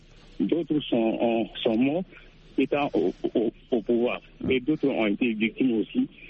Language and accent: French; Bamako, Mali; Oui, je suis de Bamako et précisément de Sévenikoro.